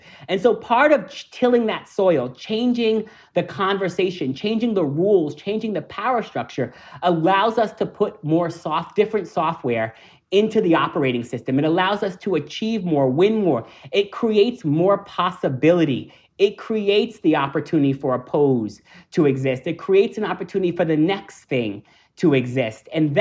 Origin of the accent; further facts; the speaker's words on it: New York, United States; you know, I'm a New Yorker